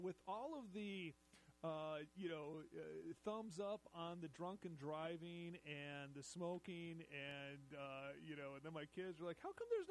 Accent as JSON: {"language": "English", "region": "Minnesota", "country": "United States", "tie": "born or raised there", "said": "this is just how I remember Halloween from when I was growing up in Minnesota."}